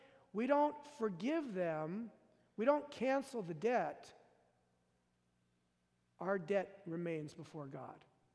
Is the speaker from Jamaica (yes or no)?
no; Fresno, California, United States; And I had no idea growing up in Fresno what a riptide was. An undertow. Don't really have too many of those in Fresno.